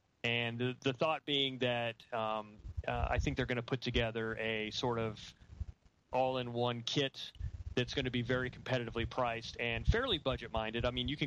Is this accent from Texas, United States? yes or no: yes; Houston, Texas, United States; I grew up in Houston, so I'm used to that kind of year-round nice weather sort of a thing